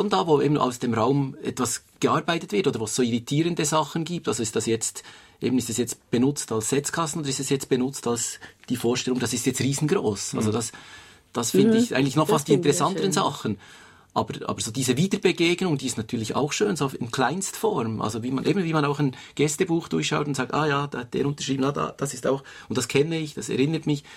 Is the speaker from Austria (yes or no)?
no; Bern, Switzerland; die ich als Berner Künstler kenne